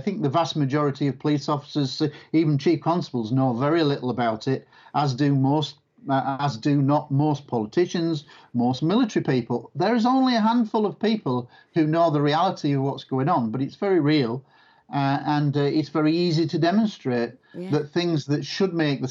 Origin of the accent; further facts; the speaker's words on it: Scunthorpe, Yorkshire and the Humber, United Kingdom; born there; I was born in Scunthorpe, in what is now Lincolnshire, but then Humberside